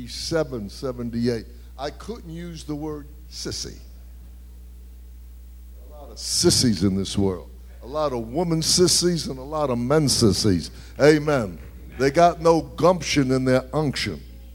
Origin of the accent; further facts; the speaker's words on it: Brooklyn, New York, United States; I'm from Brooklyn. I got to learn how to speak American.